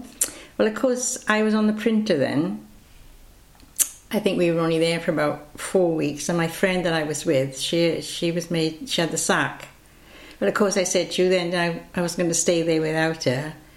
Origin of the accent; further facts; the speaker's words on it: London, United Kingdom; moved away; First of all, we come from London because we were evacuated all down the unit. And my father was, we all sent from London to Aslovera.